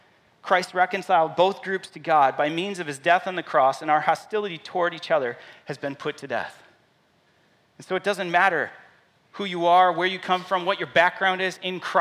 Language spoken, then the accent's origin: English; Michigan, United States; I was at Western Michigan. I grew up in Michigan my whole life.